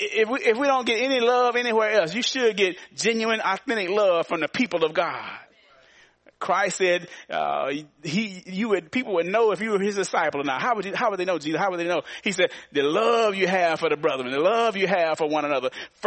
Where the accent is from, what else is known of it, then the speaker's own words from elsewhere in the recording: Arkansas, United States; Growing up in the Ebenezer Baptist Church out in Southern Arkansas